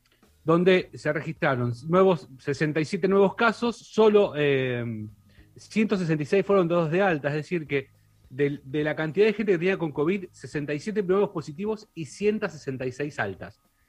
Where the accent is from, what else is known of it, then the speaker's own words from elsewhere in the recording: Bahía Blanca, Buenos Aires Province, Argentina; No, me voy a mi terruño, a Bahía Blanca, a saludar a mi familia.